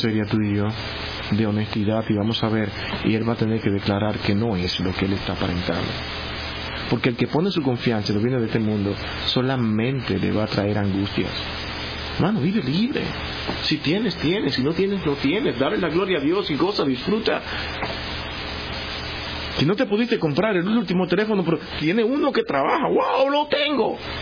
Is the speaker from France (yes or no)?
no; Dominican Republic; en mi país, República Dominicana